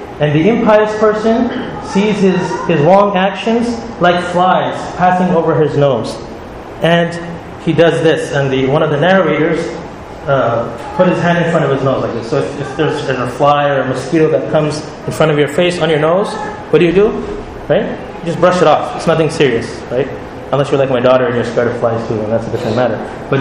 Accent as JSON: {"language": "English", "town": "Montreal", "region": "Quebec", "country": "Canada", "said": "You know, I'm from Montreal, so I can crack a joke about Montreal."}